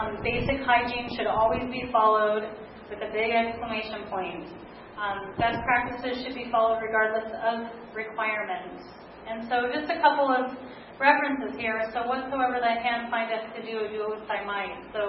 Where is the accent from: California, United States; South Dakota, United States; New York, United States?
South Dakota, United States; we come from South Dakota, and we come down to Florida, and we go down to Texas, and we go over to Oregon